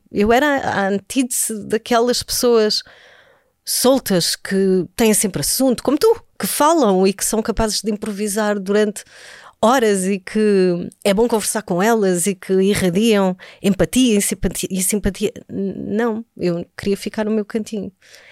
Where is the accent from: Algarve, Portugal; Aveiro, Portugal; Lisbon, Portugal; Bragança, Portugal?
Algarve, Portugal; Eu venho do Algarve, de uma família muito humilde. Os meus avós são ali do interior do Algarve, muito tradicional, agricultura.